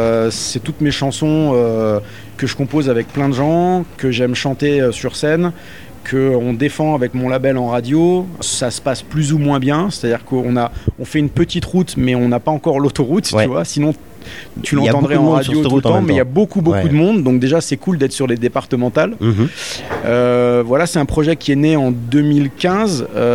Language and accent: French; Forbach, Grand Est, France; accent: Lorraine; now in Paris, France; Je suis né à 10 km de Saarbrücken, à Forbach, où je n'habite plus depuis plus de 20 ans. Ça fait un peu plus de 20 ans que je suis parisien. Mais j'ai encore toute ma famille qui y est et j'y vais régulièrement.